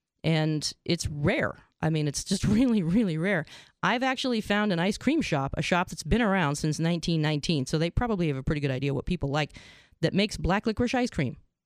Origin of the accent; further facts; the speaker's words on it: Canada; Where I grew up in Canada, and they had this thing called Tiger ice cream.